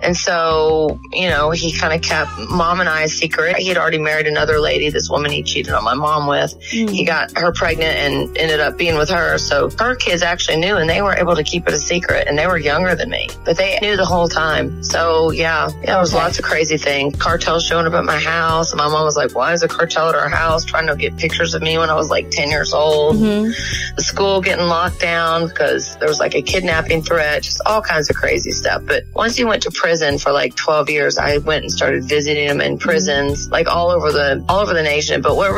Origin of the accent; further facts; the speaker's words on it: Atlanta, Georgia, United States; moved away as an adult; now in San Diego, United States; Well, I grew up in Atlanta, went to Georgia, and then I moved to California like 25 years ago. So I live in San Diego now.